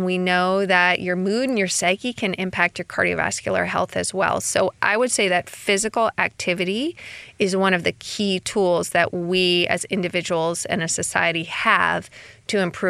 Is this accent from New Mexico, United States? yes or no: no; Oregon, United States; We're from Oregon, so we have to get used to the rain.